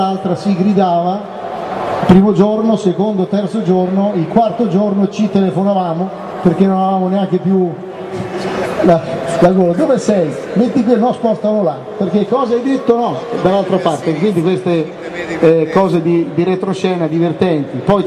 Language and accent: Italian; Bologna, Emilia-Romagna, Italy; mi viene in mente Imola, essendo io un bolognese